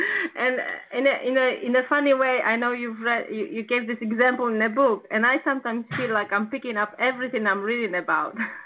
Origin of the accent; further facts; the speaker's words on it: Szczecin, West Pomeranian Voivodeship, Poland; I'm from Szczecin, not very far from Berlin.